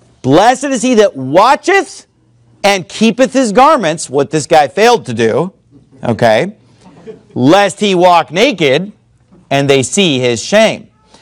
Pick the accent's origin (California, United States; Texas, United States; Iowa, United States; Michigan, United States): California, United States; I grew up seeing them in California.